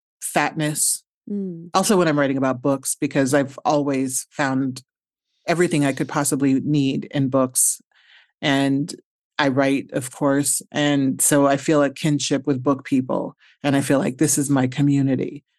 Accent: Omaha, Nebraska, United States; I'm from Omaha, Nebraska, and there are not a lot of people from Nebraska, and especially not a lot of Haitian Americans or Black women.

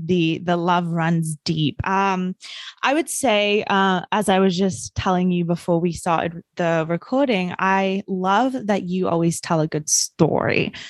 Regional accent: New Zealand; I grew up in New Zealand, and in New Zealand, we are very, very connected with nature and the land, and have a deep, you know, respect for it, I suppose.

